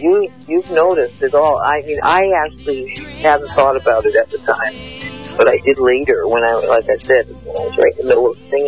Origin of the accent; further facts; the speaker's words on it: Canada; I'm a Canadian, I'm not an American